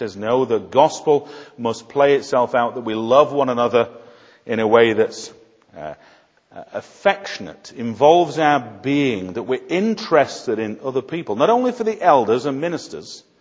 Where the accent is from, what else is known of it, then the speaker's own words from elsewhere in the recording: Sheffield, Yorkshire and the Humber, United Kingdom; When I was brought up in Sheffield in a mining village